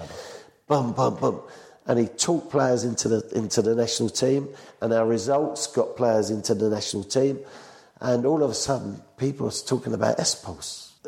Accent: England, United Kingdom; I'm from England.

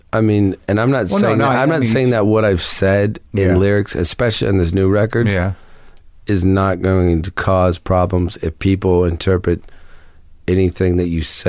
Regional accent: Ohio, United States; born or raised there

